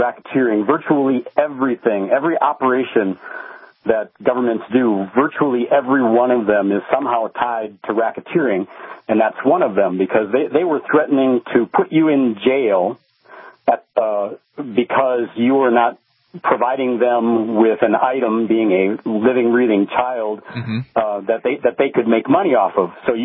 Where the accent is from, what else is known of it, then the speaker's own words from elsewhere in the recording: Minnesota, United States; I was actually alternately driving and actually flying an airplane 100 miles from my hometown up to the big city in Minneapolis to attend college courses at the University of Minnesota